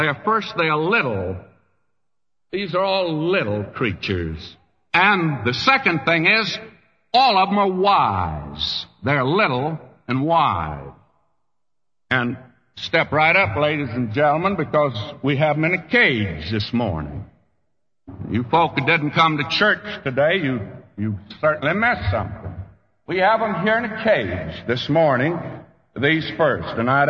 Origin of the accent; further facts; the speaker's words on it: Texas, United States; But I'm not saying too much about being a Texan anymore.